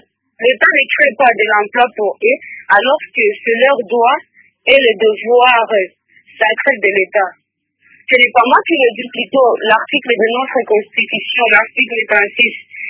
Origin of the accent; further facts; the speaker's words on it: Uvira, South Kivu, DR Congo; Même ici chez nous à Ouvira, plusieurs jeunes en prennent aussi